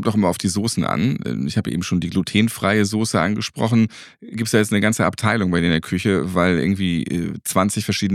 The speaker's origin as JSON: {"language": "German", "region": "Hamburg", "country": "Germany", "said": "wie ich es als Hamburger auch liebe."}